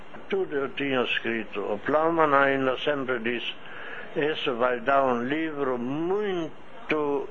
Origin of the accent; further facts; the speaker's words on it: Brazil; Eu disse, como é que eu podia ser nazista? Eu me criei no Brasil, né?